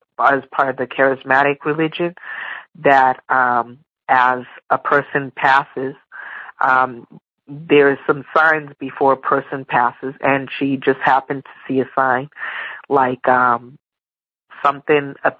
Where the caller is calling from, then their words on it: Massachusetts, United States; I'm from Massachusetts. I'm calling to share with you a story.